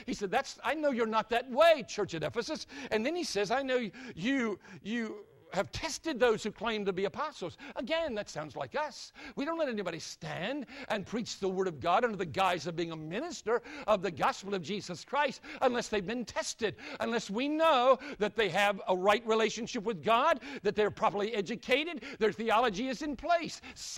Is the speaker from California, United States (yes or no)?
no; North Carolina, United States; A church in my home state of North Carolina called and asked if I would be their pastor.